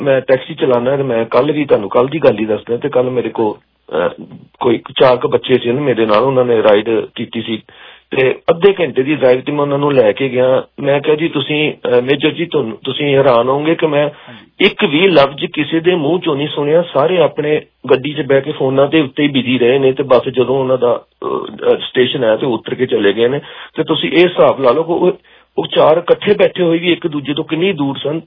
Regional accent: Lahore, Punjab, Pakistan; ਮੈਂ ਲਾਹੌਰ ਤੋਂ ਜੀ ਮੈਂ ਮੁਸਲਿਮ ਫੈਮਿਲੀ ਨੂੰ ਬਿਲੋਂਗ ਕਰਦਾ

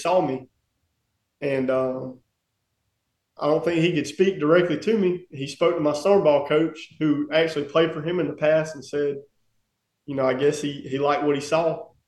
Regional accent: Auburn, Alabama, United States; I grew up in Auburn, at went to Auburn City Schools till ninth grade

